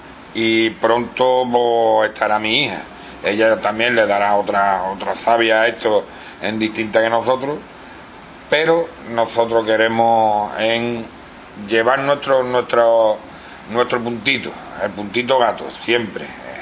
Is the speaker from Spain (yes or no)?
yes; Spain; Pues yo me he criado aquí, yo soy de la Ermita y aquí hemos jugado desde chiquitito. Aquí conocí a mi mujer y nos hemos venido a vivir aquí a un piso aquí del Matadero.